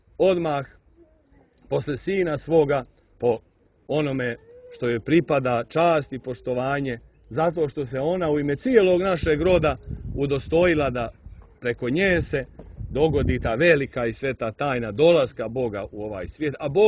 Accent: Montenegro; Kod nas u Crnoj Gori skoro na svakom groblju ima crkva.

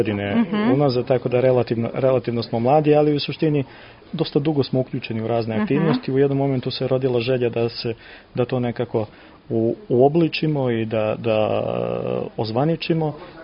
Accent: Kosovo; also born or lived in Central Serbia; now in Montenegro; ja sam rođen u centralnoj Srbiji, odrastao na Kosmetu, posljednjih skoro 20 godina živim u Crnoj Gori, a poreklom sam iz Crne Gore.

